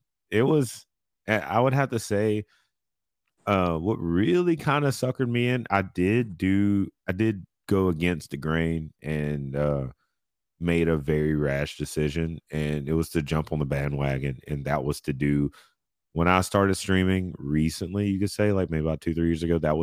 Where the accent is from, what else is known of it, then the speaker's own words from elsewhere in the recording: Westlake, United States; Both are all the schools in my local city. I grew up in Westlake.